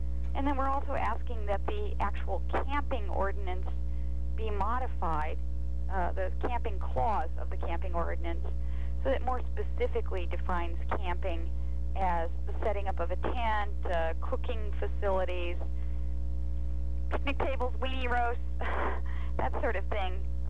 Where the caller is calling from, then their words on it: Santa Cruz, California, United States; Hi, I'm calling from Santa Cruz, California this morning.